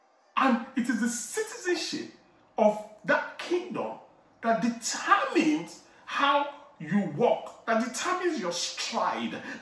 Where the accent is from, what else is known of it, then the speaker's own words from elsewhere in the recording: Nigeria; English is a second language; And Nigerians too, we are like that. When we go to any African country, you know, when I go to South Africa, I used to travel a lot for work.